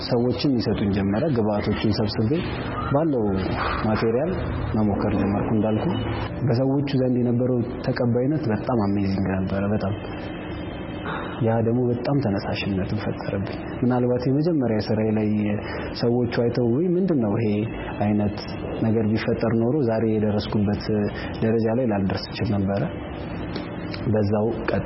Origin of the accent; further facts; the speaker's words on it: Addis Ababa, Ethiopia; ተወልጄ ያደኩት አዲስ አበባ ነው።